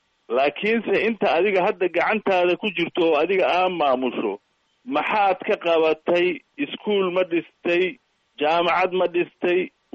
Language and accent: Somali; Baidoa, South West State, Somalia; aniga waxaan ka soo jeedaa jubbooyinka, laakiin baydhabo waan ku barbaaray.